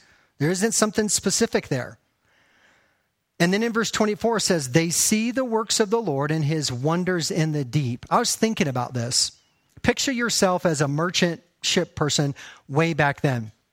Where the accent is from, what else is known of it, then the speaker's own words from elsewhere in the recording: Texas, United States; Now, I grew up in Texas. Any Texans, any fellow Texans here?